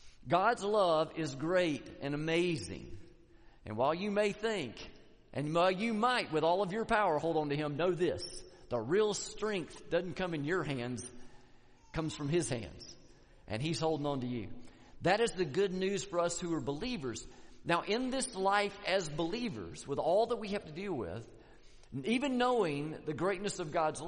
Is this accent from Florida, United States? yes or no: yes; Tallahassee, Florida, United States; now in Atlanta, United States; Listen, when I was growing up, I grew up in Tallahassee. We would go to Atlanta for vacation. Now, I live in Atlanta.